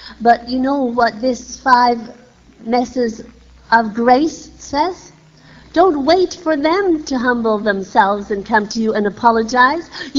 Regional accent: Canada; I'm sorry, but I'm from Canada. And up there, when we talk about a mess, well, that's a mess.

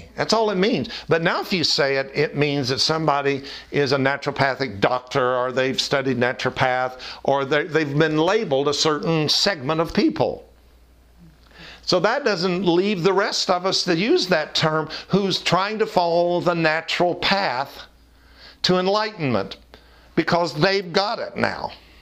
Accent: the South, United States; I was raised in the South, with a father who not only did not believe Catholics were Christians

